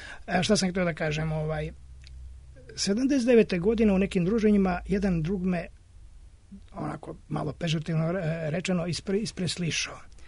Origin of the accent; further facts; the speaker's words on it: Zaječar, Zaječar District, Serbia; Ja sam rodom iz Zaječara, iz Temoške krajine, iz sela Koprivnica. Ja sam i za Koprivnicu i dan danas vezan više nego za Zaječar